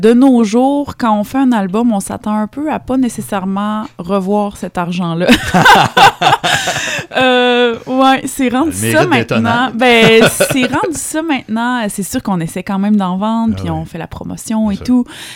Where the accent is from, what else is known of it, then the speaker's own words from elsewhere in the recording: Saint-Lambert-de-Lauzon, Quebec, Canada; Ben, moi, je viens de la campagne. Je viens de Saint-Lambert-de-Lauzon, ça c'est sur la rive sud de Québec, un peu avant la Beauce.